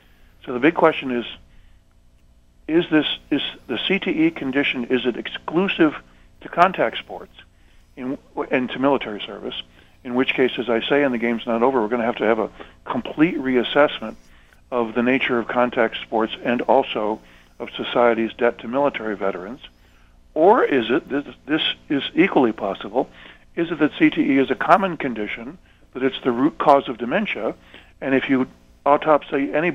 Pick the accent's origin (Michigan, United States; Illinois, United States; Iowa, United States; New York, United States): New York, United States; Buffalo; I grew up in Buffalo, New York, and as a child I attended games in the old War Memorial Stadium, which no longer exists